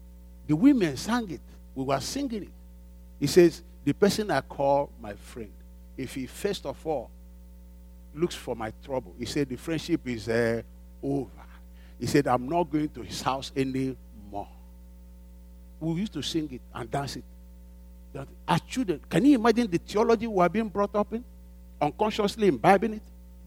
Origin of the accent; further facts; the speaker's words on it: Owerri, Imo, Nigeria; You know, growing up, I grew up in Owerri. Beautiful place, beautiful.